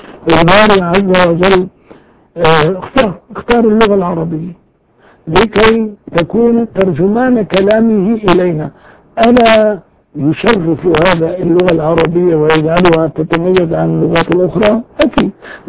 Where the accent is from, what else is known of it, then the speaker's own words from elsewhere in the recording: Syria; أنا من سوريا، أنا من هذا البلد، وأنا إلى آخره، لا يغض